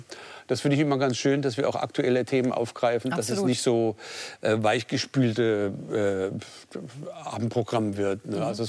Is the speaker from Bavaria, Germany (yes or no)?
no; Mannheim, Baden-Württemberg, Germany; Der Massimo kommt aus der Ecke, wo ich herkomme, aus Mannheim.